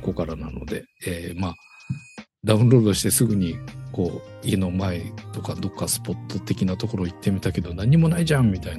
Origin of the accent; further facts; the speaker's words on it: Yokohama, Kanagawa, Japan; 僕の地元の横浜だったりとかっていうところで